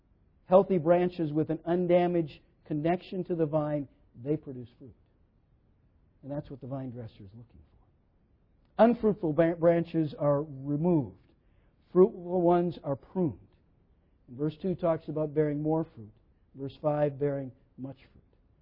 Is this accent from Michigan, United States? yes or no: no; Minnesota, United States; I grew up in Minnesota, which is good tomato-growing country.